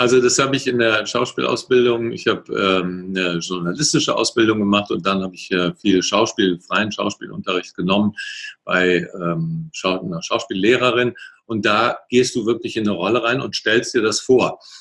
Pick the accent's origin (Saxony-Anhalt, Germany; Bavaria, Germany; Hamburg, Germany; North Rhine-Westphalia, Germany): North Rhine-Westphalia, Germany; ich komme hier aus der Ecke, Köln und Umgebung, ich spreche Hochdeutsch.